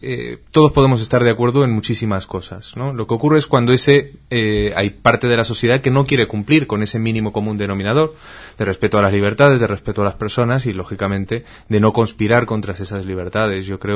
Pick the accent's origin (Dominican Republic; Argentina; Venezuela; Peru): Peru; moved away as an adult; also born or lived in United States; now in Spain; Salí del Perú con 19 años, estuve 7 en los Estados Unidos y ya casi 17 aquí en España.